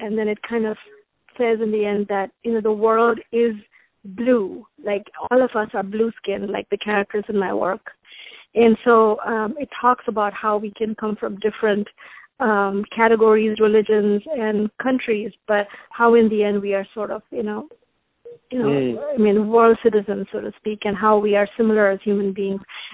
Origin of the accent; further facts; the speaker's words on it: Mumbai, Maharashtra, India; moved away as an adult; now in United States; I belong to the Bene Israel community in Mumbai. I was born and raised in Mumbai. But then I came to the United States to study like about close to 30 years ago, and I never went back.